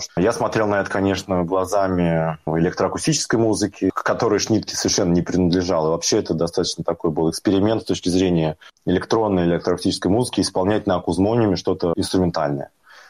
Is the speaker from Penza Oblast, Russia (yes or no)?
yes; Penza, Penza Oblast, Russia; Свои сэмплы я записал в родном городе Пенза в 97-м году.